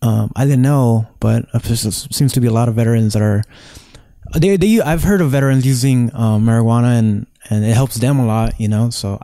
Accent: Los Angeles, California, United States; I grew up right here in Echo Park, you know. So it wasn't the Echo Park you see now.

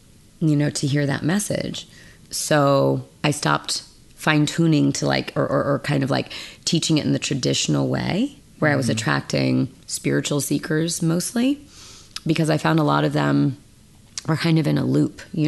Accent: Mendocino, California, United States; Northern California. I grew up in Mendocino in a log cabin, no electricity, no running water.

